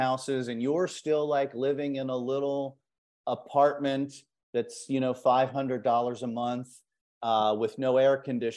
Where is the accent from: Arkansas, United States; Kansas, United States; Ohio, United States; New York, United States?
Ohio, United States; Cincinnati; I grew up in Cincinnati, so it was a pretty big city.